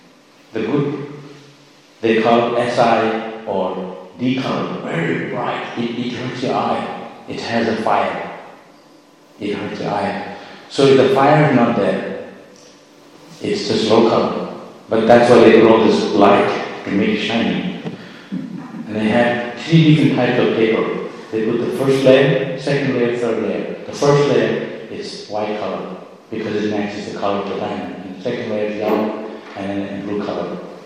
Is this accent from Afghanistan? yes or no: no; Miami, Florida, United States; born there; So, it's the same for me. I was born in Miami.